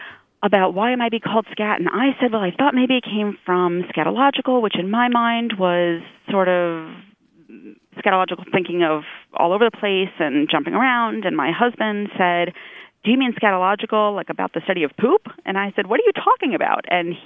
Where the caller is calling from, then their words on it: Brooklyn, New York, United States; I'm in downtown Brooklyn.